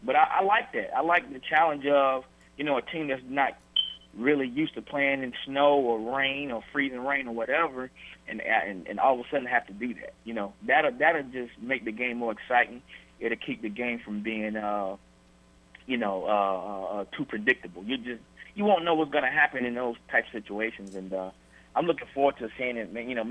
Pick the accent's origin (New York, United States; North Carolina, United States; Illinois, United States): North Carolina, United States; Charlotte; born there; I was born here in Charlotte. I still live here